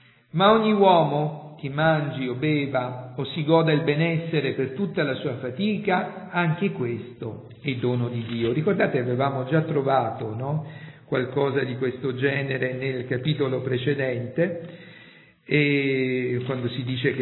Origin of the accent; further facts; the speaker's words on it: Apulia, Italy; la Puglia, lo dico da pugliese